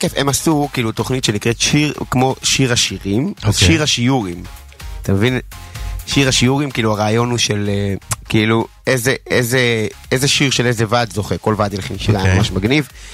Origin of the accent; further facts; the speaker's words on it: Jerusalem, Jerusalem District, Israel; אני ארנופי במקור, מירושלים בארנוף